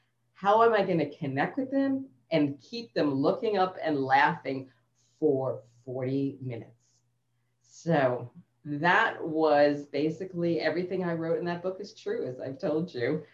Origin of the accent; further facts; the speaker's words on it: Queens, New York, United States; We all want to be from New York City, Manhattan. We grew up in Queens, but there were learnings there.